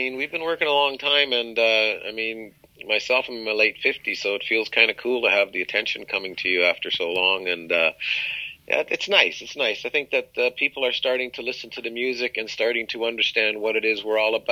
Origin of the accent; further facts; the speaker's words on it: Canada; now in Sweden; Well, I always explain it the best after I'm a Canadian, since I'm a Canadian